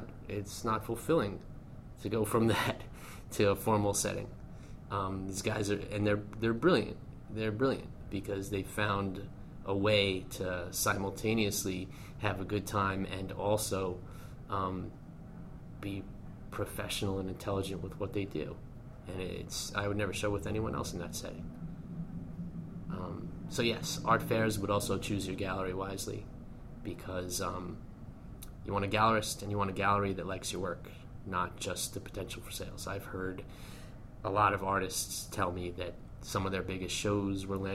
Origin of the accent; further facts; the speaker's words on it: New York, United States; because I'm from Long Island originally. I went into New York City every weekend as a child when I wasn't supposed to.